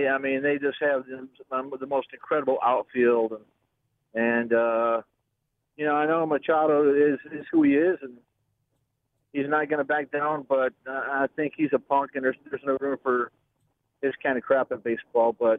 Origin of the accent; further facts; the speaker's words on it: Wisconsin, United States; also born or lived in Michigan; now in Texas, United States; I was born in Michigan, grew up in Wisconsin, ended up in Texas